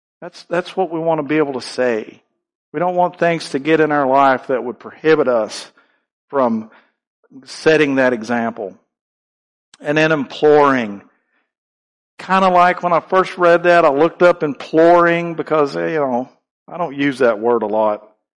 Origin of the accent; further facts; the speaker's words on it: Virginia, United States; I grew up in Virginia, and we had some cows and stuff